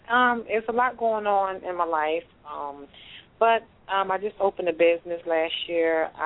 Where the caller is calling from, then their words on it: Virginia, United States; I'm calling from the East Coast. I'm calling from Virginia.